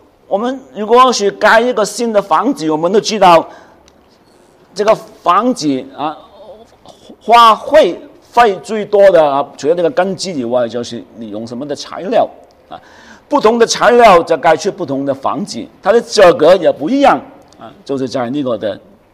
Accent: China; 我们中国人这样说啊，就是这个意思

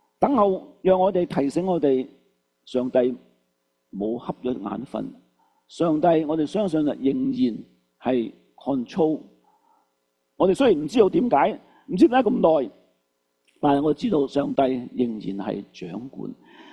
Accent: Canada; 咁呢個就適合我哋加拿大人嚟思想嘅一個題目

